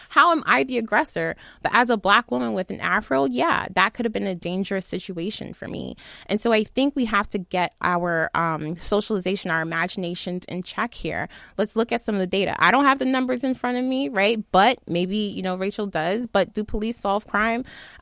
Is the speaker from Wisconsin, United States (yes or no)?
no; New York City, New York, United States; Yeah, first of all, I'm from New York City.